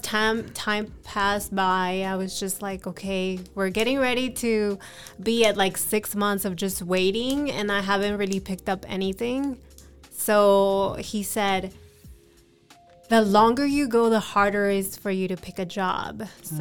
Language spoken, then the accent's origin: English; Houston, Texas, United States; also born or lived in Mexico City, Mexico; Okay, so I am from Houston, Texas. I was raised in Texas, but I'm originally from Mexico City.